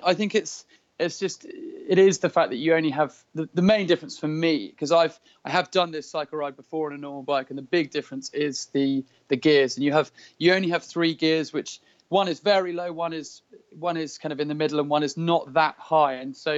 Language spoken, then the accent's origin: English; London, United Kingdom; I am from London, and I'm currently in the north of Scotland